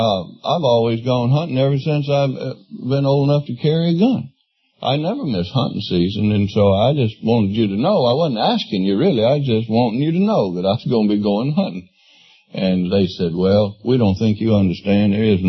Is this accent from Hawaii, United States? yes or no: no; Mississippi, United States; I was raised in Mississippi, graduated from high school by the grace of some of my teachers that just pushed me through.